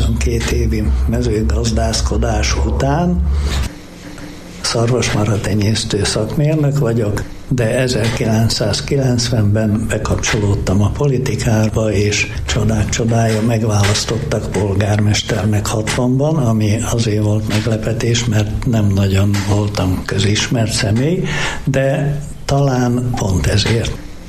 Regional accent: Salgótarján, Nógrád, Hungary; az is vagyok, de édesanyám evangélikus, Salgótarjánban nőttem föl

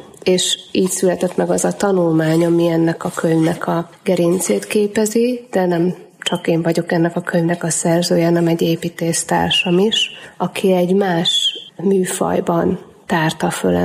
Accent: Somogy, Hungary; ugye somogyiaknak minden, ami kicsit magasabb, az hegy, én is somogyi vagyok

